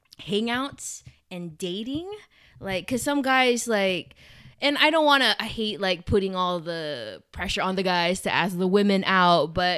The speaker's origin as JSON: {"language": "English", "region": "California", "country": "United States", "lives_now": "Los Angeles, United States", "said": "I'm recording in my LA home. Not that I have more than one home, although I am from the Bay Area, so I do have a home there."}